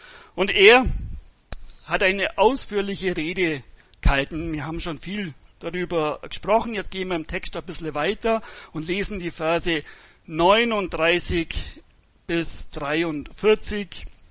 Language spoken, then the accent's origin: German; Bavaria, Germany; Und ich bin mir sicher, bei uns im Allgäu würde das nicht passieren.